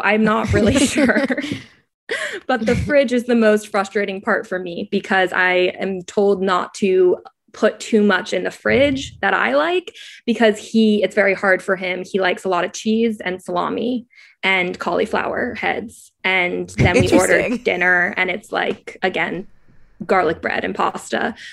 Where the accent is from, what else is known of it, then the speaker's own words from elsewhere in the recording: New York City, New York, United States; also born or lived in Providence; But I'm from New York City originally, and I went to college at Brown University in Providence, Rhode Island.